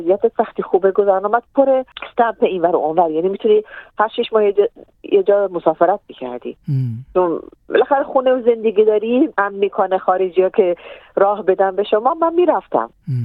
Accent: Iran; moved away as an adult; also born or lived in Syria; ما که ایرانی هستیم

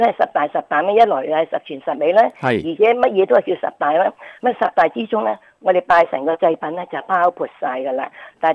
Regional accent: China; 我们中国人

